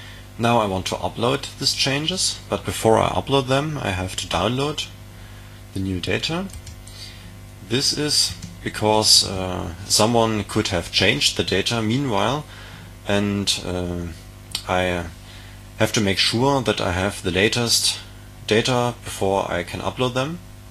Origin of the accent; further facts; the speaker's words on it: Dresden, Saxony, Germany; English is a second language; What you can see here is my hometown, Dresden.